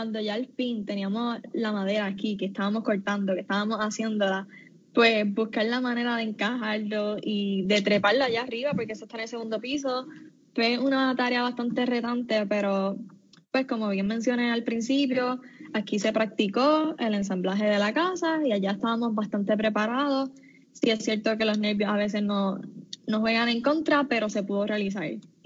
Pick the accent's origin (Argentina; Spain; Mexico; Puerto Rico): Puerto Rico; lo que nosotros quisimos plantear como puertorriqueños